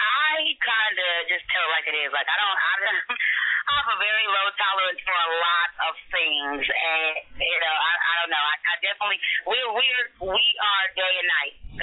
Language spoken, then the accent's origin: English; Las Vegas, Nevada, United States; also born or lived in Arkansas; I was born in Arkansas, but I was raised in Las Vegas